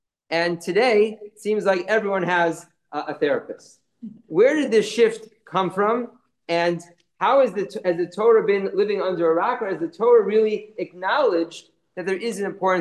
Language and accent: English; Midwest, United States; the people that I looked up to when I was a young NCSYer growing up in the Midwest.